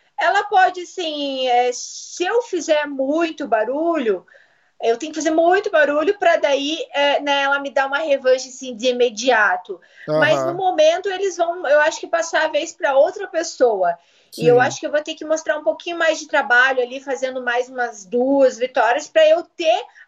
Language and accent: Portuguese; Curitiba, Paraná, Brazil; Então, eu nasci aqui em Curitiba, sempre morei aqui mesmo.